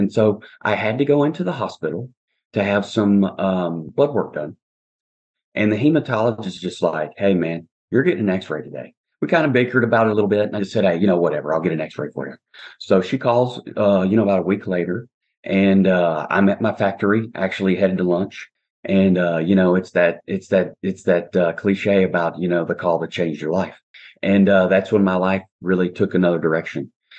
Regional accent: the South, United States; so I'm originally from the South, and I stayed around there until I graduated from college, and then I moved over to Dallas

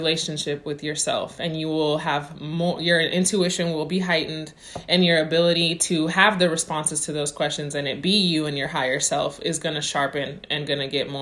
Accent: Spain; now in Sacramento, United States; Now, mind you, I'm in Sacramento, California at the time. I have never been to Portugal. Yes, I'm from Spain. I have dual citizenship.

